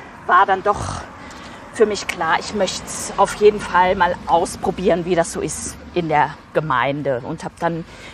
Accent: Siegen, North Rhine-Westphalia, Germany; also born or lived in Rotenburg an der Fulda; Rothenburg an der Fulda und habe dort die ersten 7 Jahre meines Lebens verbracht. Dann sind wir familiär bedingt ins südliche Westfalen gezogen. Mein Vater hat da eine Pfarrstelle angetreten in der Nikolaikirchengemeinde in Siegen.

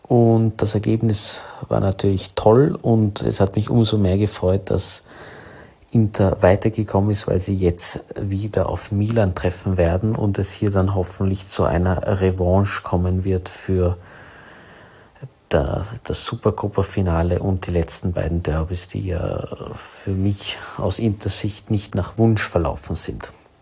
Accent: Austria; da ich als Österreicher großer Arnautović-Fan bin

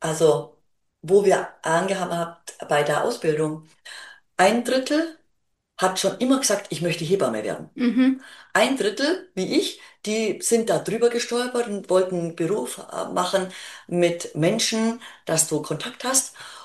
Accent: Augsburg, Bavaria, Germany; ich komme eigentlich aus Augsburg und ich wollte wieder nach Hause

